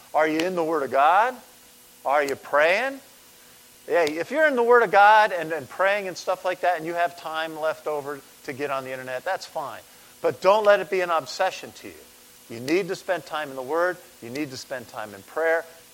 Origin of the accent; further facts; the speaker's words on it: New York, United States; I'm from New York. That would be an even bigger stretch.